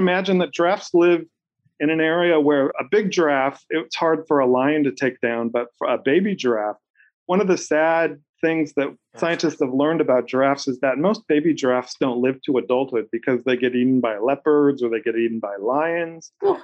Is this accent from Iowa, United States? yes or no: no; California, United States; I grew up in California, and there was a World's Fair up in Washington State.